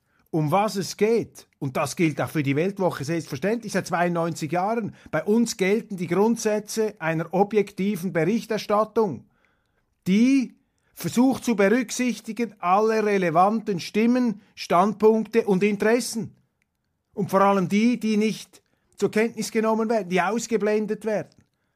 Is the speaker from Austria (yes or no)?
no; Switzerland; Ist für mich alarmierend als Schweizer, wie hier die Einseitigkeit um sich greift.